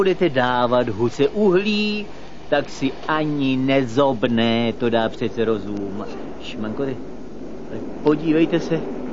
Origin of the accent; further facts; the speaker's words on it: Plzeň Region, Czechia; Ale jako mladý chlapec jsem se u nás na Plzeňsku jaksi stýkával, či lépe řečeno, jsem pásával dobytek.